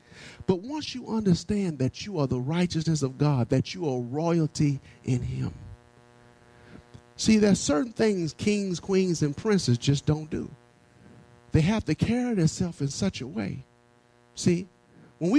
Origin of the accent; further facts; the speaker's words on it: Tennessee, United States; born there; I was born in Jump Street, Tennessee, amen, on July the 1st, 1971, amen.